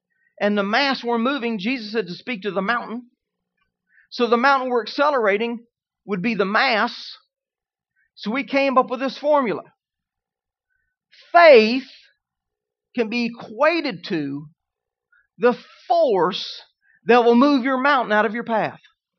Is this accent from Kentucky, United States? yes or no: yes; Kentucky, United States; Whooped. You can tell we're from Kentucky, right?